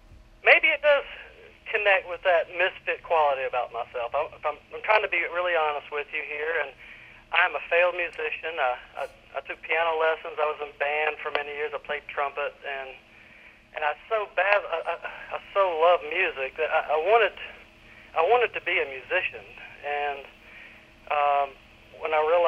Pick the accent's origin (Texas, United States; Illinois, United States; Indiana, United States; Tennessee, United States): Tennessee, United States; Memphis; I have one brother and then my parents, and I grew up in Memphis, and I had a lot of relatives who lived out in the country